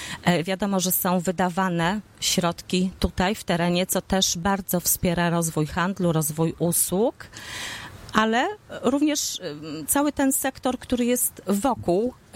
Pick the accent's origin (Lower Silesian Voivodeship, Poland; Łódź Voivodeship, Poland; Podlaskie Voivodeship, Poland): Łódź Voivodeship, Poland; Bełchatów; kiedyś Bełchatów, ja się tutaj urodziłam, jestem rodowitą bełchatowianką